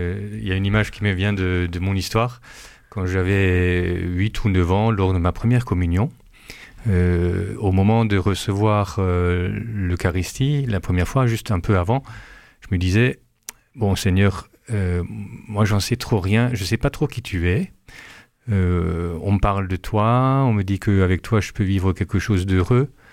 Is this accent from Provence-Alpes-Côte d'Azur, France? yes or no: no; Grand Est, France; mon village de 530 habitants, la moitié catholique, l'autre moitié protestant, puisque je suis alsacien.